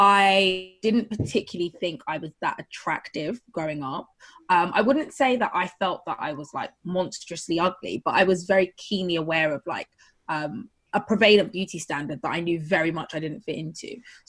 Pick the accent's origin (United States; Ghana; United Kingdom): United Kingdom; growing up in Britain